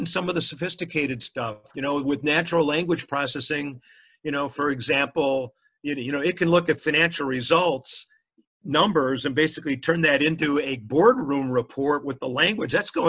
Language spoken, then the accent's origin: English; Chicago, Illinois, United States; and I'm Greek American, incidentally, from Chicago, go Cubs, go Bears.